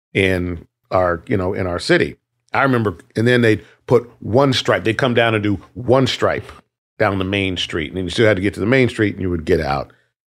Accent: Colorado, United States; they moved into Pueblo, Colorado. And then from there, so I'm fourth generation from Colorado.

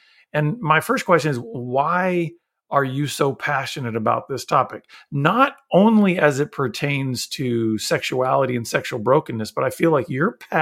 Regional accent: Texas, United States; So since I grew up in Central Texas, Liberty Hill was our main basketball rival when I was a senior in high school.

